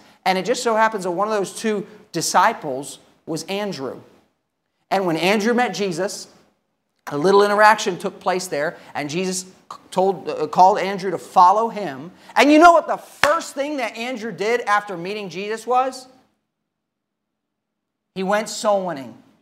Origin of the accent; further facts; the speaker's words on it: Thailand; born or raised there